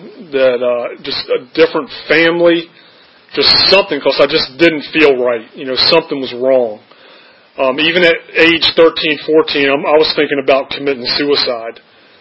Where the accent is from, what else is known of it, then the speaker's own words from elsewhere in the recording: Charlottesville, Virginia, United States; I grew up in Charlottesville, and I went to Albemarle High School.